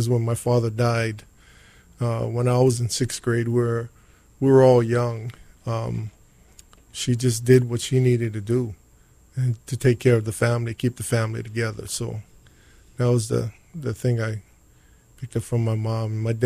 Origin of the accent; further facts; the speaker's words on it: Kailua, Hawaii, United States; I grew up in Kailua, on the other side of the island, and lived in Enchanted Lakes for a few years and then moved up to Ka'elupulu and then took off to the mainland.